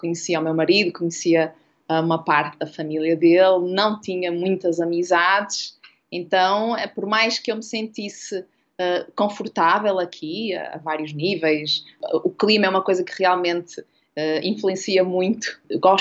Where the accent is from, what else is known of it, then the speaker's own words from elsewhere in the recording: Maia, Porto, Portugal; lembro-me muito da rua onde eu cresci, perto da minha avó, na cidade de Jardim, na Maia.